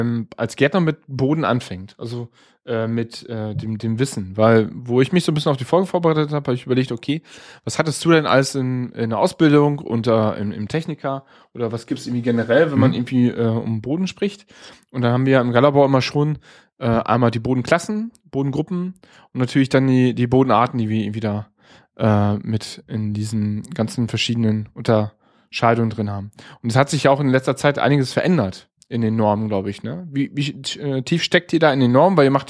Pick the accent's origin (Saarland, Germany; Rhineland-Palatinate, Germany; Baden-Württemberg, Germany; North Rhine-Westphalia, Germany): North Rhine-Westphalia, Germany; Also für mich als Münsterländer ist das, sind hier sehr viele Berge.